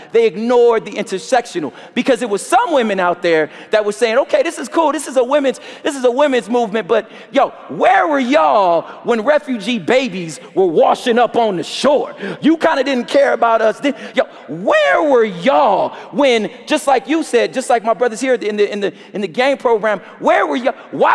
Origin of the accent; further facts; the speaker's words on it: California, United States; I'm a Californian